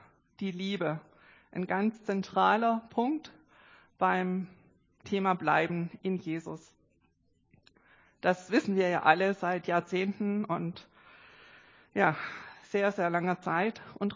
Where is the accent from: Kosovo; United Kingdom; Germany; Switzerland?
Germany; Lorch; Ich komme aus Lorch und da bin ich auch in der Gemeinde gewesen